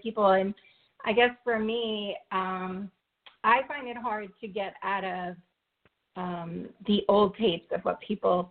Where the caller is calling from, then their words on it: Florida, United States; I live in Florida.